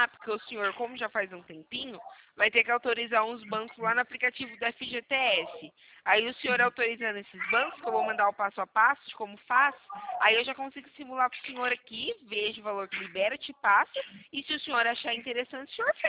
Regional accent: Santa Bárbara d'Oeste, São Paulo, Brazil; Eu sou aqui de Santa Bárbara do Oeste, não sou do Rio.

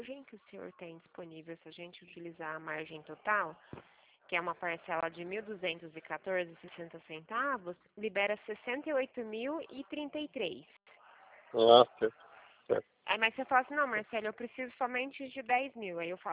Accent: Pirassununga, São Paulo, Brazil; Eu sou de Pirassununga mesmo

